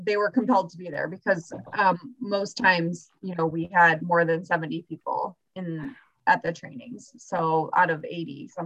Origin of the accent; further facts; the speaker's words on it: Chicago, Illinois, United States; And I'm from Chicago, so when I moved here, I was like, oh, St. Paul, that's not far, but it's like a different world once you've been here for a while.